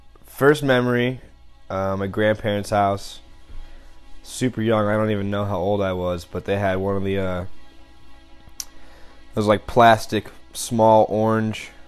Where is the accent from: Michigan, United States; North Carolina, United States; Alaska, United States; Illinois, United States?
Illinois, United States; Belleville; also born or lived in St. Louis, Missouri; Yeah, I was born in St. Louis, but I grew up right across the river in Illinois, Belleville, Illinois, actually.